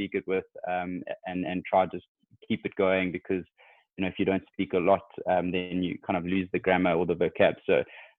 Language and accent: English; Eastern Cape, South Africa; I'm actually from the Eastern Cape, but spent most of my education and life in Cape Town.